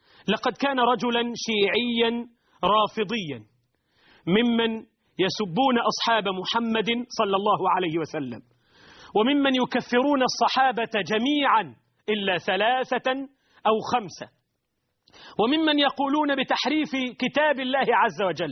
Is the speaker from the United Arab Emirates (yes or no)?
yes; Dubai, United Arab Emirates; ولدت في الإمارات في دبي من والدين هاجرا من ساحل فارس في قديم الزمان إلى الإمارات في الخمسينيات، وقد نشأت وتربيت في بيئة تعج بالقذارة الاجتماعية،